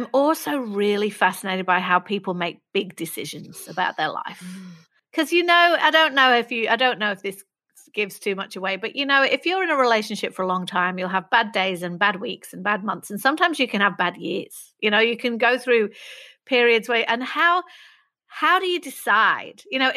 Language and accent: English; Manchester, North West England, United Kingdom; I grew up in Manchester